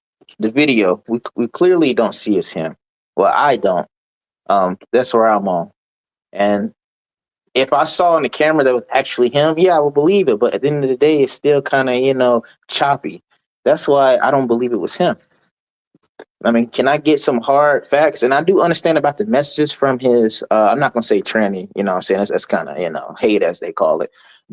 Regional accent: the South, United States; I'm from the South. Like, I know he won that.

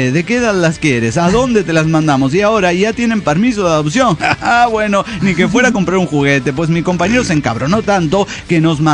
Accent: Jaltipán, Veracruz, Mexico; de Jaltipán, Veracruz, México.

